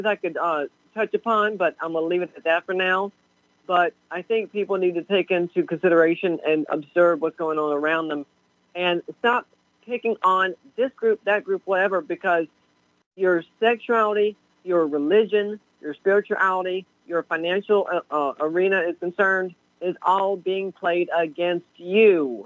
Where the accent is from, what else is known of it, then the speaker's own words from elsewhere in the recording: the South, United States; Besides, I was born and raised in the South.